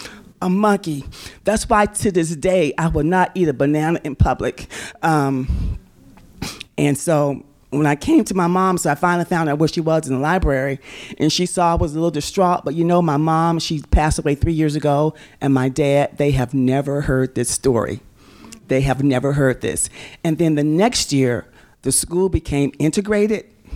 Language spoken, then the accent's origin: English; Nigeria; I'm from Nigeria. That's where my folks are from. And we're from the tribe Ison